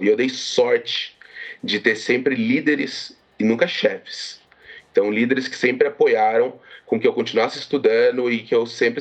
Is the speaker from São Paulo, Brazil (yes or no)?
yes; São José dos Campos, São Paulo, Brazil; Eu sou daqui do interior de São Paulo, de São José dos Campos. Moro aqui ainda. Eu tenho 29 anos